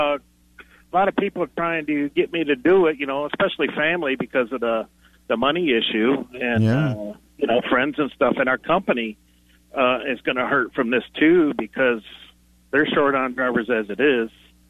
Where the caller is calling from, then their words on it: Canada; I'm calling from Canada